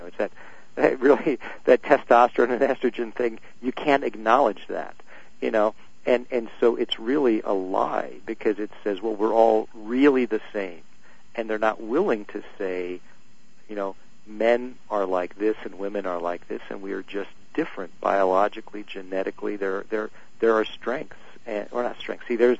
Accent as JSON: {"language": "English", "country": "United States", "said": "But I think it's the right law as an American, because we are governed by our Constitution"}